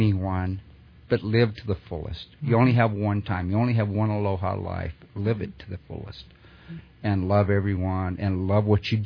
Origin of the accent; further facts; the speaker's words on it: Louisiana, United States; I'm from Louisiana, and she's from Africa.